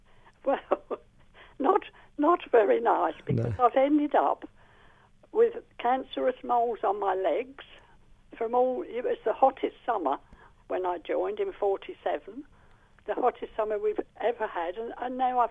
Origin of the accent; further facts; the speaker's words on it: London, United Kingdom; Well, I was from London. I joined the Land Army when I was living in London and was taken out to Wiltshire